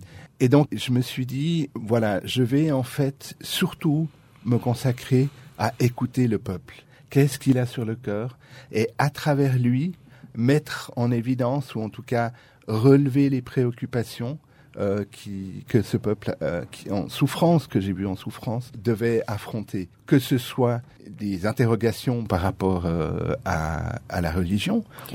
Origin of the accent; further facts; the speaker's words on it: Switzerland; Non seulement je suis suisse